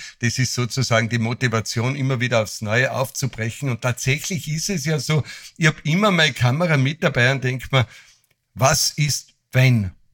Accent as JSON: {"language": "German", "town": "Schladming", "region": "Styria", "country": "Austria", "said": "Ich komme ja aus dem Skiort Schladming"}